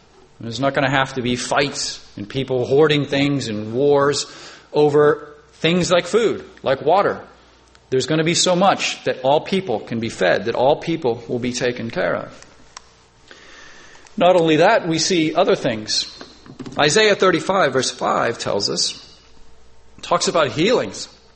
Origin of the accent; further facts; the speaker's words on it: Australia; I know I came from Australia, and every time you step out your door, you're afraid you're going to die that day from some animal in Australia